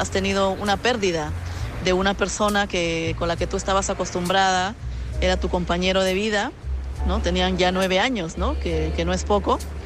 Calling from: Madrid, Community of Madrid, Spain; de Madrid.

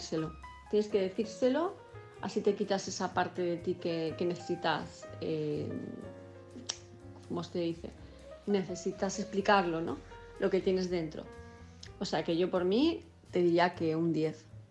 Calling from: Palma de Mallorca, Balearic Islands, Spain; de Palma de Mallorca, y mi mensaje es para

